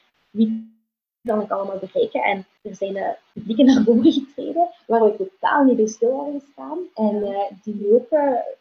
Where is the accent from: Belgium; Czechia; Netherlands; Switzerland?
Belgium; Genk, Limburg; ik kom vooral uit Genk